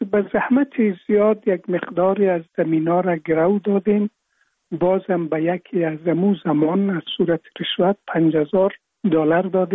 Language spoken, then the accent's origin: Persian; Afghanistan; also born or lived in Iraq; سال 52 که از عراق پس اومدیم، یک ذره مرا به مشکل در مکتب پذیرفتن